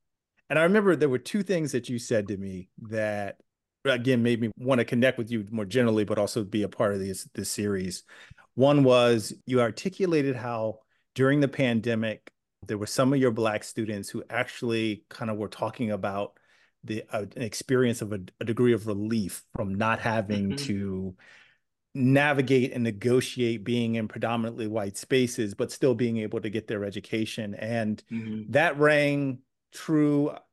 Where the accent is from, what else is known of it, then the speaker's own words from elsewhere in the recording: New Jersey, United States; I'm a brother from Jersey, right? I'm a Black man and I'm dyslexic.